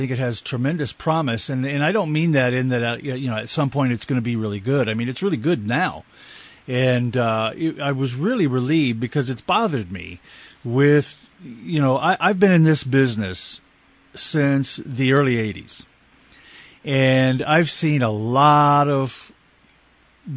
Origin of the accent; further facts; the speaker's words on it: Canada; accent: Canadian; Sometimes my Canadian accent comes back in it.